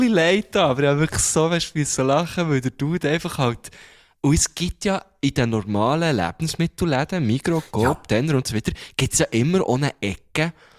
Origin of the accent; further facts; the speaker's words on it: Bern, Switzerland; wo kommst du denn her? Und dann so, ja, von Bern